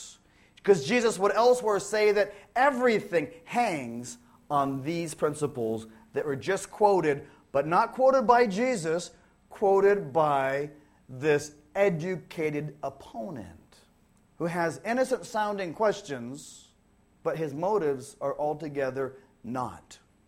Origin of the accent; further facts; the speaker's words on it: California, United States; I grew up in Orange County.